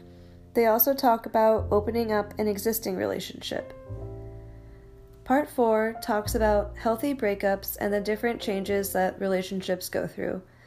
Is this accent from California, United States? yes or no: no; Olympia, Washington, United States; from Olympia, Washington.